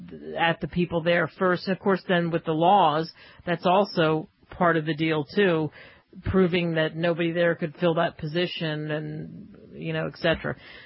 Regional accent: United States; being an American journalist and trying to get work in England, forget about it.

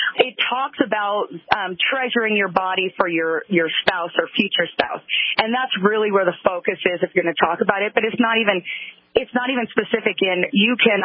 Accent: California, United States; now in Utah, United States; Well, first of all, I'm from California, and I live here in the state of Utah

